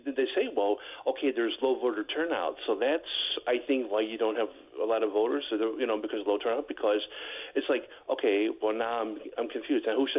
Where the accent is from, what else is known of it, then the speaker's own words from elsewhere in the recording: Oak Park, Illinois, United States; Yes, I'm from Oak Park.